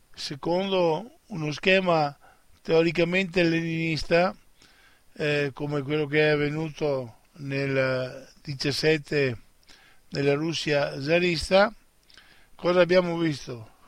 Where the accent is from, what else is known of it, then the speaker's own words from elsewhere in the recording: Veneto, Italy; non parlo da Veneto, dico dell'Italia, della penisola italiana complessivamente